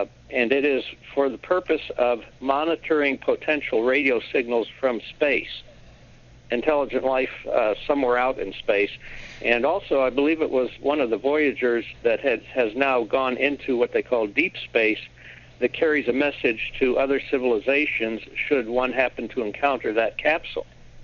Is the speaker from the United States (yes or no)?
yes; Desert Center, California, United States; I'm from Desert Center, California, actually.